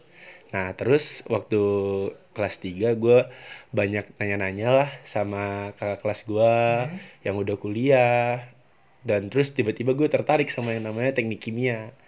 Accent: West Kalimantan, Indonesia; Gue berasal dari Kalimantan Barat.

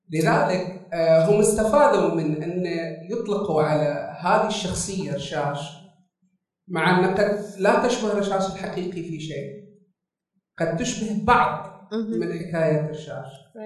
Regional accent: Saudi Arabia; أن إحنا نشوف أنفسنا كسعوديين

